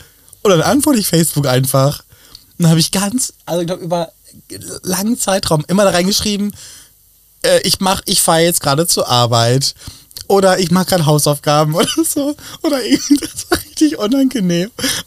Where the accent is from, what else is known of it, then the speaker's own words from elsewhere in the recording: Kronau, Baden-Württemberg, Germany; zum Beispiel in meiner Heimat, sowas geht in Kronau ab